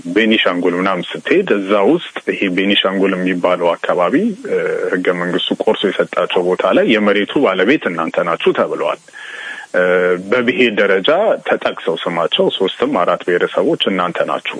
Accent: Addis Ababa, Ethiopia; እኔ ደግሞ አዲስ አበባ የተወለድኩት የማስበው ይለያያል።

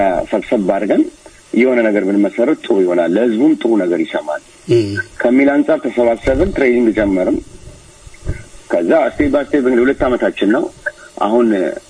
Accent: Nazret, Oromia, Ethiopia; እኔ ሙዚቃ እንግዲህ የናዝሬት ልጅ ነኝ

